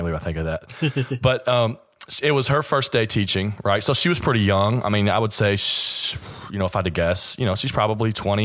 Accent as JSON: {"language": "English", "town": "Mount Sterling", "region": "Kentucky", "country": "United States", "tie": "born or raised there", "said": "So I grew up about 35 miles east of Lexington, Kentucky, in a small town called Mount Sterling."}